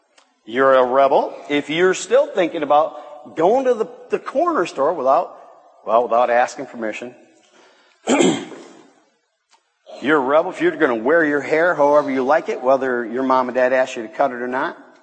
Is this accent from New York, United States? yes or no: no; Michigan, United States; I'm from Michigan, a place back in the States.